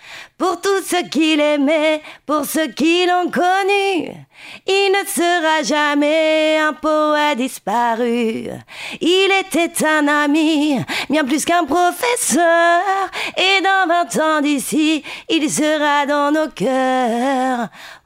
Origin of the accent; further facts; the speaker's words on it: Grand Est, France; moved away as an adult; now in Deux-Sèvres, France; Alors, je tiens à préciser quand même, je suis originaire d'Alsace. Je suis alsacienne de naissance. Et ça fait maintenant, si je calcule bien, 23 ans que je suis dans les Deux-Sèvres. Je m'y sens bien.